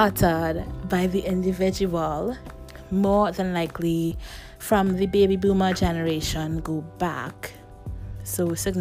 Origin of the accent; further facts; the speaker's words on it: Trinidad & Tobago; as a West Indian woman, as a Trinidadian by birth, born and raised for most of my life at least